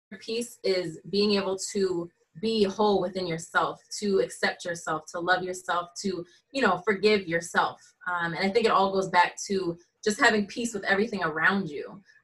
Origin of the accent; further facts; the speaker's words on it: New Jersey, United States; also born or lived in Dover, Delaware; because I'm from Jersey. I'm back in Jersey, my hometown, which is ironic.